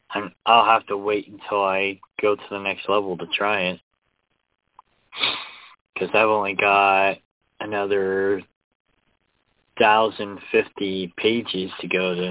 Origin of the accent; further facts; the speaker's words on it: Kansas City, Missouri, United States; I came up with that name because I'm basically from Kansas City.